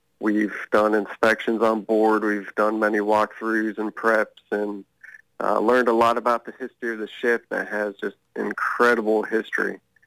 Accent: Tampa, Florida, United States; now in Jacksonville, United States; When I retired from the Navy, the plan was to move back to my hometown of Tampa, but we saw great opportunity here within Jacksonville

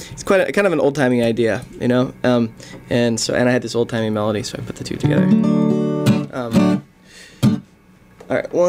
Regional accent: San Diego, California, United States; now in Los Angeles, United States; We grew up in San Diego. I live in Los Angeles now, but Southern California in general.

